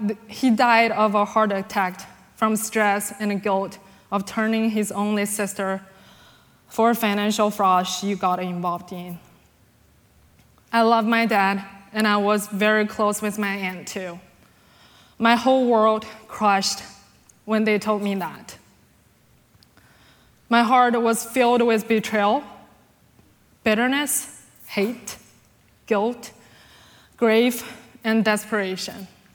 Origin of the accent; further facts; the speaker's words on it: China; I grew up in China in an atheist family, being taught there's no God and only superstitious or educated people have a faith in God.